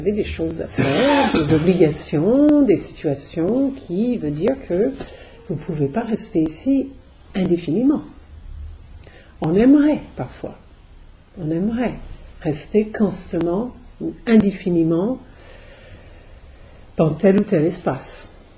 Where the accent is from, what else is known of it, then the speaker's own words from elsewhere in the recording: United States; accent: American; French is a second language; Moi, je, avec mon accent américain, je dis Edinburgh.